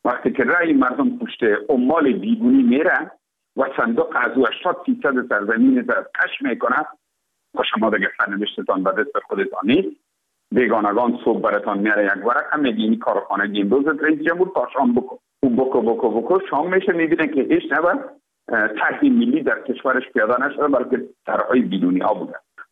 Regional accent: Afghanistan; ما افغان هستیم

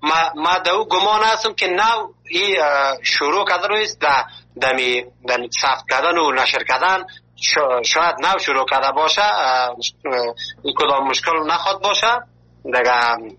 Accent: Afghanistan; now in Malatya, Turkey

